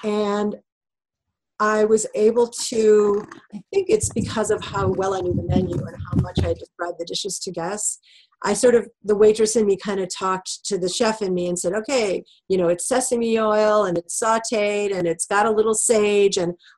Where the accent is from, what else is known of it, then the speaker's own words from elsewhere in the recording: Chicago, Illinois, United States; I'm from the North Shore of Chicago. You know, we make reservations.